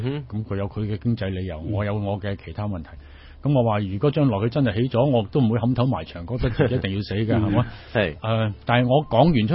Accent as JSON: {"language": "Cantonese", "town": "Chaozhou", "region": "Guangdong", "country": "China", "said": "我係潮州人，咁我同啲潮州鄉親就建立下啲關係"}